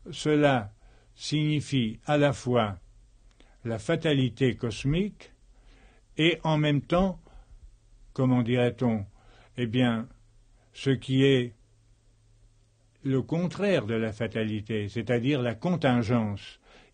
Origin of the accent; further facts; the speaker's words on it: Pays de la Loire, France; sur les houbis, comme on disait dans mon enfance, dans la Mayenne.